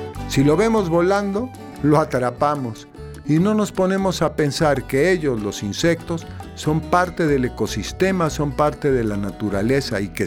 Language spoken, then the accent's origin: Spanish; Mexico City, Mexico; Yo crecí en la Ciudad de México y cuando era niño había toda clase de insectos en la casa, en la escuela, en el parque, etcétera, etcétera. Y como yo vivía cerca de una barranca